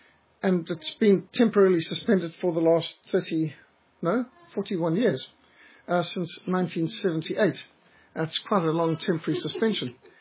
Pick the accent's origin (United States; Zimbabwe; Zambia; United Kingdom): Zimbabwe; now in South Africa; I remember at the time that I came from Rhodesia, our Minister of Telecommunications, his surname was Hertzog.